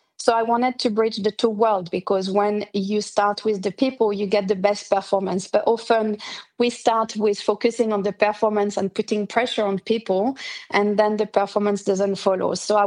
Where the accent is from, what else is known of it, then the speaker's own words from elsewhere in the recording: Switzerland; moved away as an adult; I am originally from Switzerland, and I went to the US to study and do my master's degree.